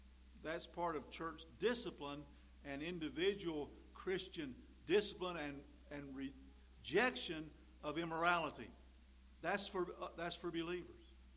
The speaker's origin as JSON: {"language": "English", "region": "North Carolina", "country": "United States", "tie": "born or raised there", "said": "I grew up my church in North Carolina"}